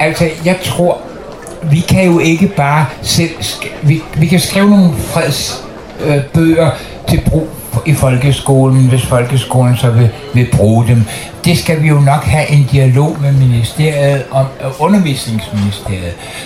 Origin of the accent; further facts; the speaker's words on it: Helsingør, Capital Region of Denmark, Denmark; For nogle år siden tog nogle fredsvagter op til min hjemby i Helsingør